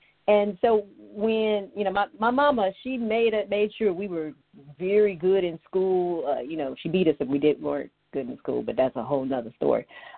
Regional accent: United States; I'm American, but, you know, it's just, once again, they stop at 1888.

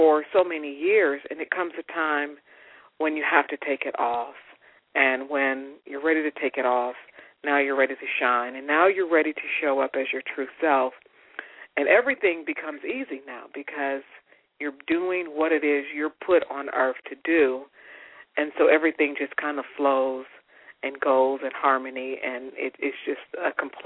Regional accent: Chicago, Illinois, United States; I'm from Chicago originally, and so I came here for school, graduated

